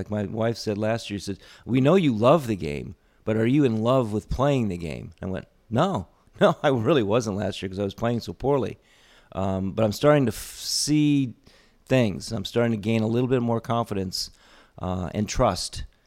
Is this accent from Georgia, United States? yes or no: no; Toledo, Ohio, United States; born there; I was born in Toledo.